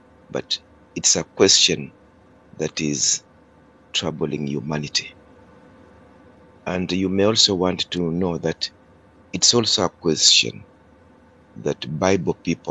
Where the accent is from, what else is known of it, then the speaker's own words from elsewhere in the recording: Kenya; I come from Kenya, and I've been a lecturer at the University of Eastern Africa, Baraton.